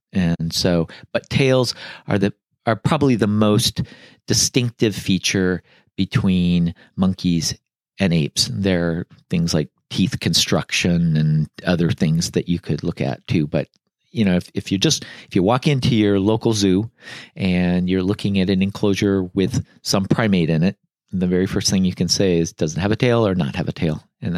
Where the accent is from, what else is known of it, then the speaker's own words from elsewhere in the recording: Washington, United States; I grew up near Seattle, Washington, and we lived just south of there, and there was a shopping mall near Tacoma, Washington